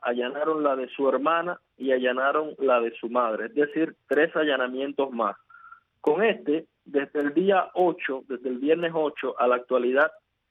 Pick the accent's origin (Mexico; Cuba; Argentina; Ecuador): Cuba; somos los opositores cubanos, también están los grupos religiosos cristianos acá en Cuba